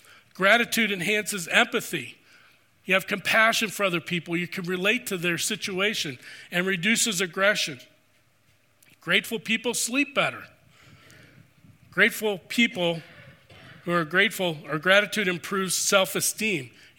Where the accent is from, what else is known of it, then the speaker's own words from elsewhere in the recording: Pittsburgh, Pennsylvania, United States; I remember growing up in Pittsburgh, and just on October 12th, I went probably for the last time to my boyhood home with Daniel